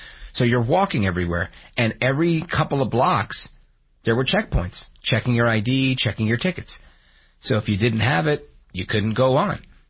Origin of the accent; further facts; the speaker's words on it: New Jersey, United States; also born or lived in Brooklyn, New York; Being a New Yorker, I grew up in Jersey, but born in New York, born in Brooklyn